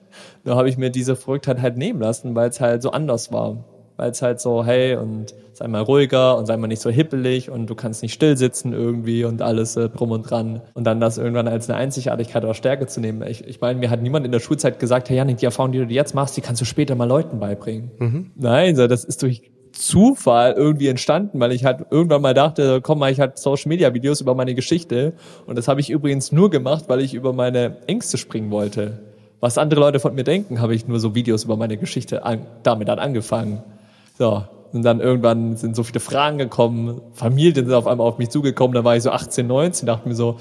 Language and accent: German; Friedrichshafen, Baden-Württemberg, Germany; also born or lived in Cologne, Germany; Bodensee, das ist hier so meine Heimat, Friedrichshafen, so da bin ich aufgewachsen.